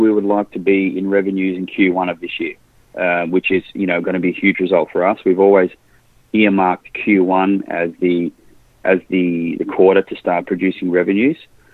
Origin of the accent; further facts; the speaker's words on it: Western Australia, Australia; born and bred in Western Australia, a long way away from North America.